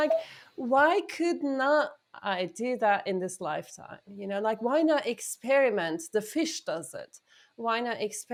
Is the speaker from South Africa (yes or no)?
no; Turkey; Growing up in Turkey in a very rigid culture about what is what and what is allowed and a lot of shame attached to sex and gender issues